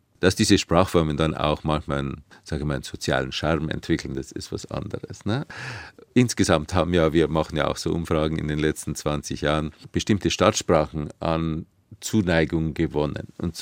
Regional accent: Bavaria, Germany; Was soll man als Bayer dazu sagen?

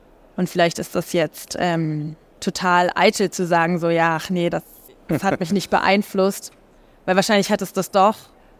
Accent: Ulm, Baden-Württemberg, Germany; Ja, ich glaube, mit 4 war ich in einer Kunstschule in Ulm.

